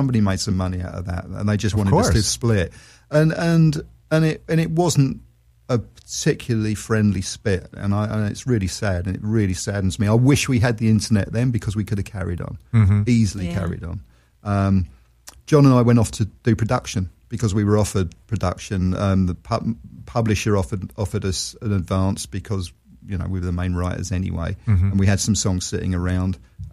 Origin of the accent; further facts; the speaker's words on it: London, United Kingdom; I do love London. I'm a Londoner, always will be.